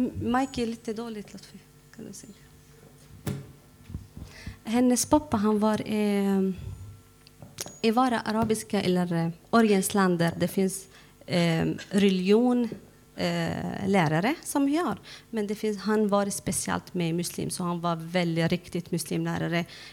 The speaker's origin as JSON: {"language": "Swedish", "country": "Syria", "second_language": "Swedish", "said": "Jag är från Syrien, så det är olika dialekt."}